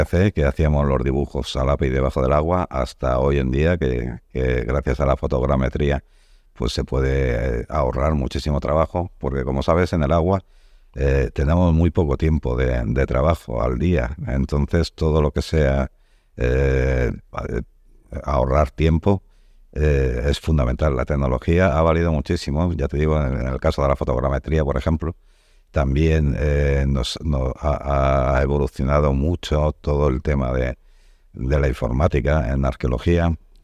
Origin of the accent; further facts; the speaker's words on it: Madrid, Community of Madrid, Spain; moved away as an adult; now in Cartagena, Spain; yo soy licenciado por la Universidad Autónoma de Madrid, o sea que soy de Madrid.